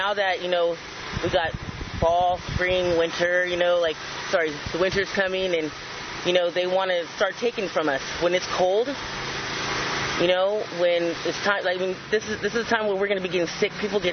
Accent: Watsonville, California, United States; I'm from Watsonville.

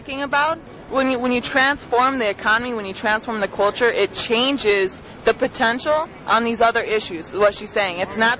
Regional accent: Oakland, California, United States; Yeah, we're from Oakland, yeah.

